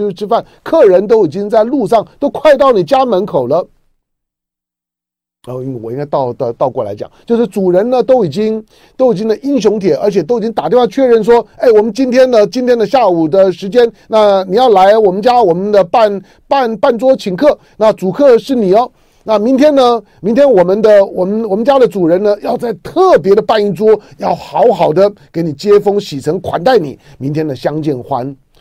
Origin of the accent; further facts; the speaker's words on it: Taiwan; 我是台湾人，我是在台湾出生的中国人。你要说我是制台中国人第二代，我也没有意见。